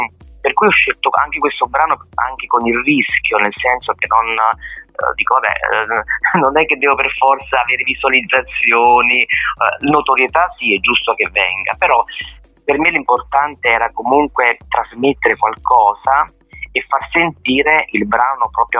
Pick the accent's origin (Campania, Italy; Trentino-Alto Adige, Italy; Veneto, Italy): Campania, Italy; Le mie radici campane, io sono campano